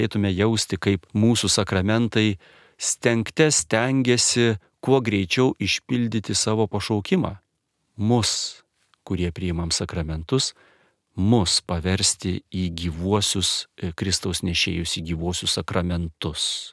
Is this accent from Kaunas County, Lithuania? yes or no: yes; Kaunas, Kaunas County, Lithuania; aš augau Kaune, ketvirtame aukšte daugia aukščio namo